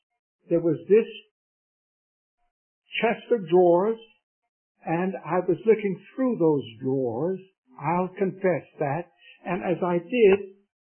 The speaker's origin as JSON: {"language": "English", "town": "Raleigh", "region": "North Carolina", "country": "United States", "tie": "born or raised there", "said": "I was brought up in Raleigh"}